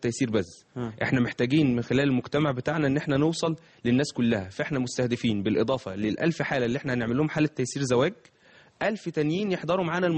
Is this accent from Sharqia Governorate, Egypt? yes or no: yes; Sharqia Governorate, Egypt; حضرتك مثلا من الاهليه وانا من الشرقيه